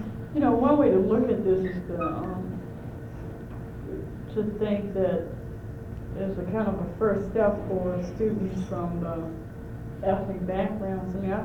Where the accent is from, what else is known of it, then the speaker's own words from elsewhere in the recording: the South, United States; And I always think about my church experience growing up in the South.